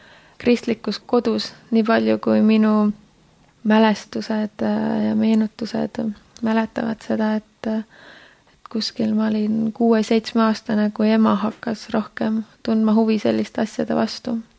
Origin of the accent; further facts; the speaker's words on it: Kuressaare, Saare County, Estonia; Olen pärit Saaremaalt üles kasvanud siis Kuressaares.